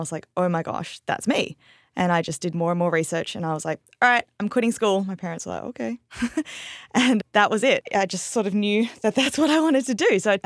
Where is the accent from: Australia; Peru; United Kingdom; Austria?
Australia; Perth, Western Australia; now in United States; originally from Singapore. And then we immigrated to Australia when I was about 3 or 4 and lived there till I was 19. And then I left for America.